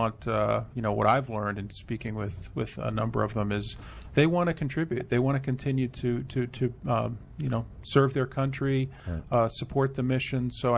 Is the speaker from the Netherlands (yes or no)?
no; New Jersey, United States; My family moved around a lot, and I think I lived in most parts of northern New Jersey. So it was a great childhood.